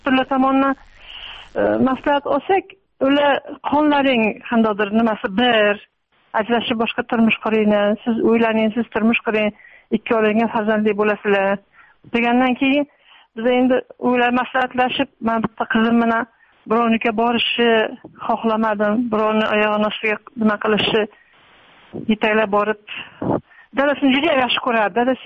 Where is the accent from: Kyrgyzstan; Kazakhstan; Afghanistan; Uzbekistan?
Kyrgyzstan; Bishkek; Yoshligimizdan Bishkekda deyiladimi?